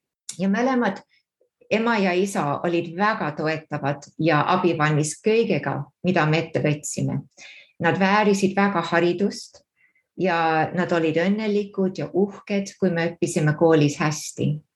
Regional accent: Canberra, Australian Capital Territory, Australia; No jah, ma sündisin Kämberas ja kasvasin seal üles.

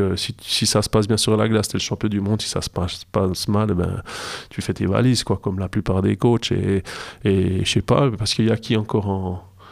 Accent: Jura, Switzerland; Moi, je viens du Jura.

